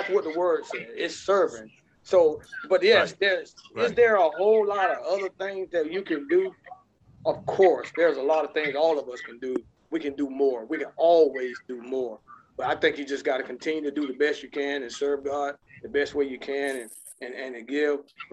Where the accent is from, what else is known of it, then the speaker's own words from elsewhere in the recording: Prosperity, South Carolina, United States; I grew up on the Ponderosa in Prosperity. I ain't have nothing.